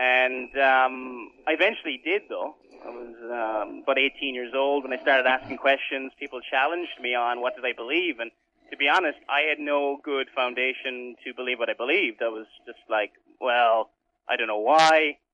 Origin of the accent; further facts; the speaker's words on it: Munster, Ireland; Originally, I was born in Cork City. Well, that's the hospital I was born in. I grew up in the country, really. And I grew up in a Roman Catholic family, somewhat religious.